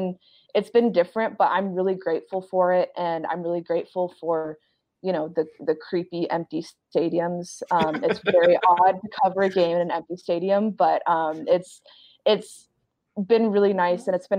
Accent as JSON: {"language": "English", "town": "Kansas City", "region": "Missouri", "country": "United States", "tie": "born or raised there", "said": "I grew up in Kansas City and it's like the KU-Mizzou rivalry."}